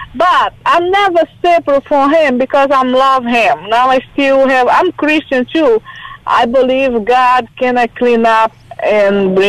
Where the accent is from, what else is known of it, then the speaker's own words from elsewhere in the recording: Brazil; first language Portuguese; English is a second language; I'm sorry, my English. I'm from Brazil. My English is a little crazy, but I can speak.